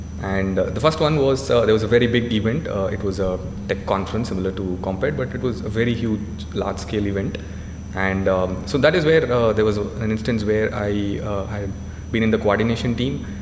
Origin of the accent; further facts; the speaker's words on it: Bangalore, Karnataka, India; also born or lived in Coimbatore; I was born in Coimbatore, which is a place in Tamil Nadu. But I was just born there, but I grew up in Bangalore. And so maybe 100, 200 years back, my family had migrated to this place, which is another state in India.